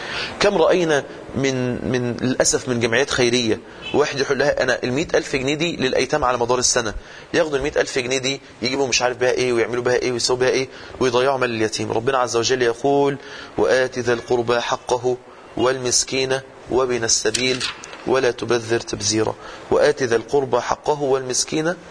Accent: Mansoura, Dakahlia, Egypt; عندنا في المنصورة

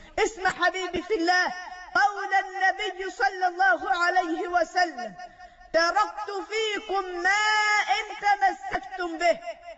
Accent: Egypt

